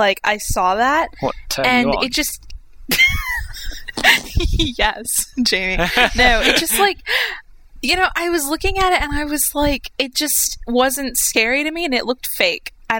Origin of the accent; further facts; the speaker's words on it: Georgia, United States; It's because I'm from Georgia.